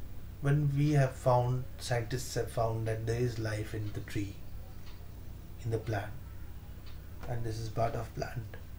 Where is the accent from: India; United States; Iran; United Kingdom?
India; But as an Indian, I would say this is the instrument of God.